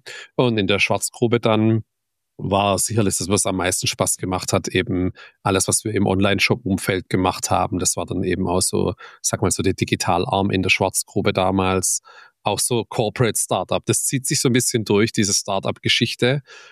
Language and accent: German; Heilbronn, Baden-Württemberg, Germany; Da konnte man bei uns in Heilbronn sogar donnerstags feiern gehen.